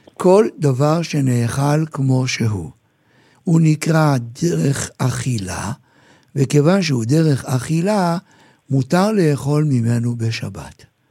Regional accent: Jerusalem, Jerusalem District, Israel; אני זוכר בילדותי בירושלים

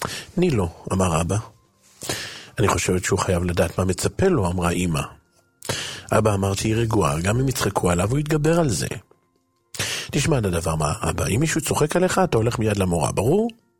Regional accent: Central District, Israel; נולדתי במושב במרכז הארץ. הוריי היו חילונים כמו כל אנשי המושב. אפילו בית הכנסת לא היה שם.

